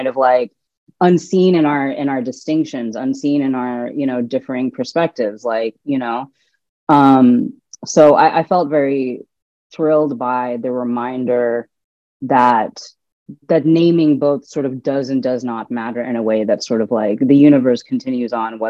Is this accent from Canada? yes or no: no; Bangladesh; terms in Hindi, which I do not know because I'm not Indian, I'm Bangladeshi.